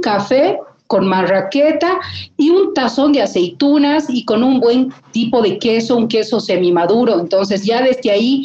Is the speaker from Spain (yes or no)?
no; La Paz, Bolivia; Creo que a veces, te digo como paseña